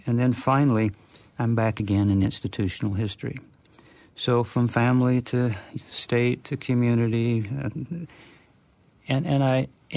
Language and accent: English; Farmington, Utah, United States; I got into the university, I was interested in the community itself and did a thesis on Farmington, my hometown.